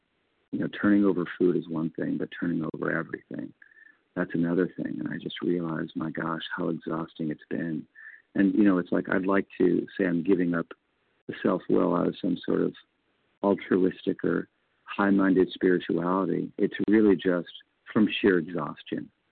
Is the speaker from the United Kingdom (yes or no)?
no; California, United States; I'm from California.